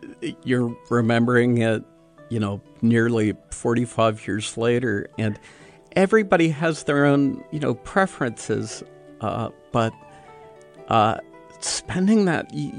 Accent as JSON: {"language": "English", "town": "Churchill", "region": "Pennsylvania", "country": "United States", "tie": "born or raised there", "said": "it was equidistant from where I grew up in Churchill and where she grew up in Chippewa"}